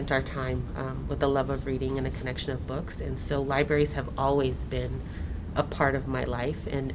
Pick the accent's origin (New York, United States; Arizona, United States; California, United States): Arizona, United States; Tucson; I grew up here in Tucson.